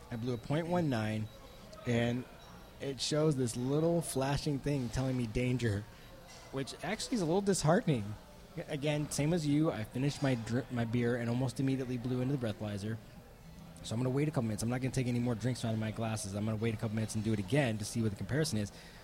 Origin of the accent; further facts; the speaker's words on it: Indiana, United States; The people around me, including you, know that I grew up in Indiana.